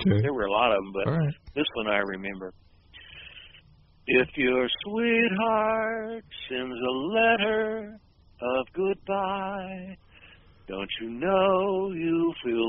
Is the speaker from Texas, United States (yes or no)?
yes; Abilene, Texas, United States; Well, I grew up I was born in Abilene, Texas, and raised there